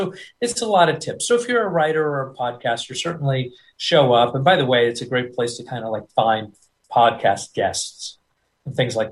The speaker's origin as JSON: {"language": "English", "country": "United States", "accent": "American", "said": "I will always sound like some guy. I'll always sound like an American guy."}